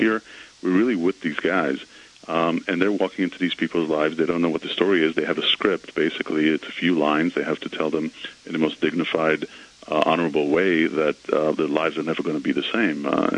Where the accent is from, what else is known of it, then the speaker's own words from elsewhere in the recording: Israel; and I'm from Israel.